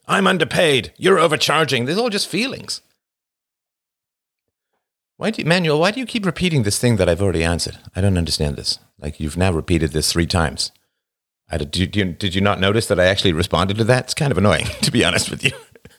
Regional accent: England, United Kingdom; I grew up in England. Of course, I was in boarding school.

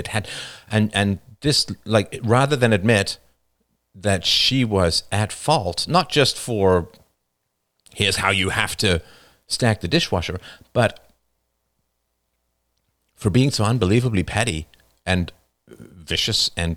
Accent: United Kingdom; It's like, it means I'm British and I know how to have a good time.

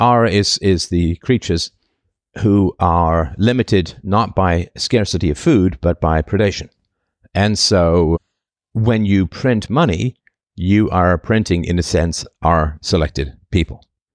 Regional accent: England, United Kingdom; when I was growing up in England, post-boarding school

